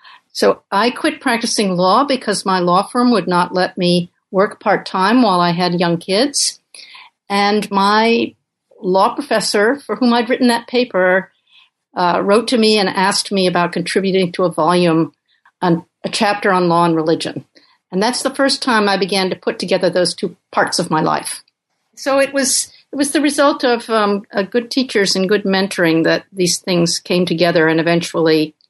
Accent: Uganda; I grew up in Uganda, in East Africa, where my father was an anthropologist working in Kampala at that time.

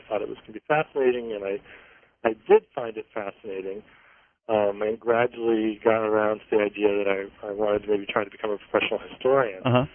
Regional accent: Morgantown, West Virginia, United States; I grew up in Morgantown, West Virginia.

